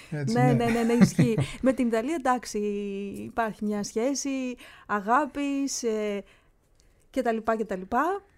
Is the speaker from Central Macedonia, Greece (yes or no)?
yes; Thessaloniki, Central Macedonia, Greece; Θα δώσουμε τα φιλιά μας στην Θεσσαλονίκη, στην πόλη μου.